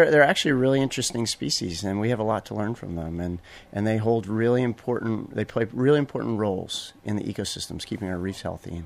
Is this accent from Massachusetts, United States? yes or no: yes; Martha's Vineyard, Massachusetts, United States; Well, I grew up in Martha's Vineyard, so there was nothing to do but fish and dive.